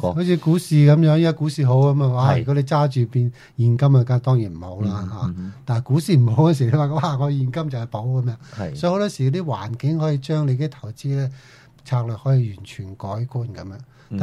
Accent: China; 好似同我哋中国人嗰个道德思想有啲违背咁、我哋不嬲都好注重呢啲嘢。

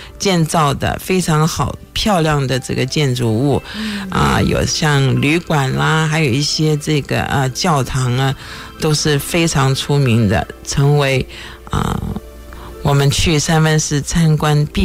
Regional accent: Taiwan; moved away as an adult; 1977年我从台湾来的时候呢，是准备求学

